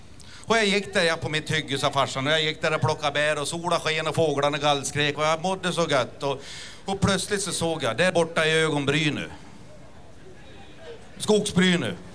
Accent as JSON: {"language": "Swedish", "town": "Enånger", "region": "Gävleborg County", "country": "Sweden", "said": "jag kommer faktiskt från Enånger, ligger i Hälsingland, ligger alldeles vid kusten."}